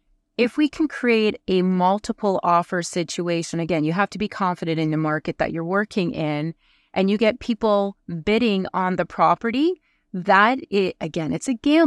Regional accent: Ontario, Canada; Or I'm calling from Ontario.

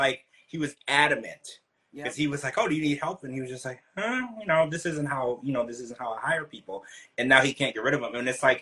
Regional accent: Louisiana, United States; And I mean, I grew up in Louisiana. I saw people that ate crawfish.

